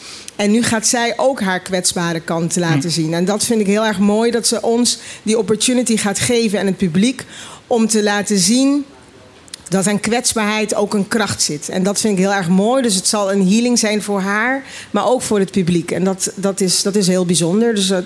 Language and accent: Dutch; Curaçao; Ik kom zelf uit Curaçao en daar ken ik het ook.